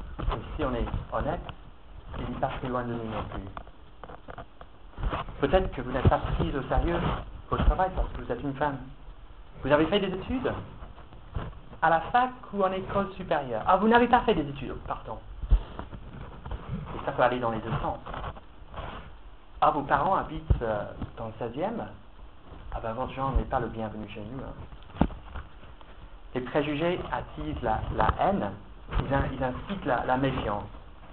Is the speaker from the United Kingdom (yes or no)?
yes; United Kingdom; French is a second language; m'a demandé si j'étais anglais. Et donc j'ai dit oui, je suis anglais.